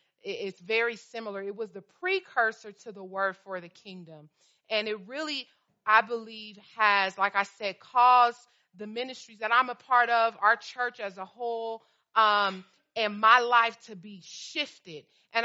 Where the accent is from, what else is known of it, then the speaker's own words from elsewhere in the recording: Oakland, California, United States; I am from Oakland, California, out of Shiloh Church